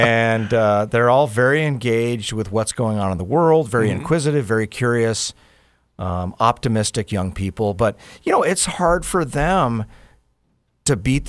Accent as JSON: {"language": "English", "town": "Soldotna", "region": "Alaska", "country": "United States", "said": "I was from Soldotna."}